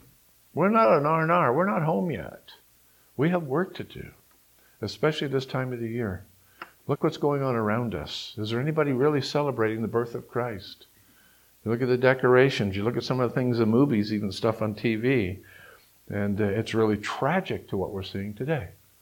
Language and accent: English; Massachusetts, United States; born there; I often jokingly say when I tell people I was born in Massachusetts, "Can any good thing come out of Massachusetts?"